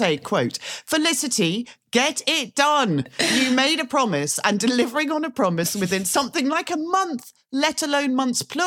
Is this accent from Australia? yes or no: yes; Australia; Well, as you know, being an Australian, it's clearly a very long way from London to Australia